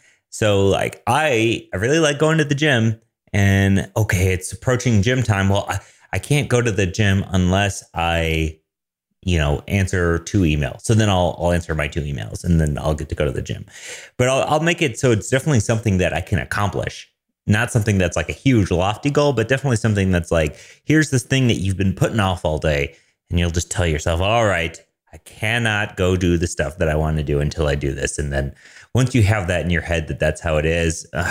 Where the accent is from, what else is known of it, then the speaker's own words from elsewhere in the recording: Michigan, United States; I'm not calling it soda. I'm from Michigan here. We call it pop.